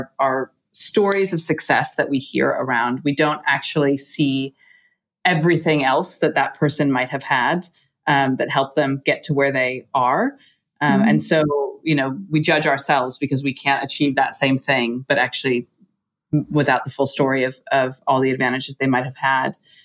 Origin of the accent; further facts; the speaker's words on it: United States; because I'm American, but also because I'm, you know, human.